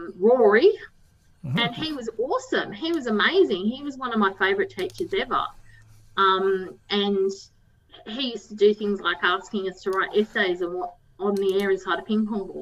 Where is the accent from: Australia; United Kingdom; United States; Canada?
Australia; New South Wales; now in Tasmania, Australia; whereas, you know, I grew up in New South Wales.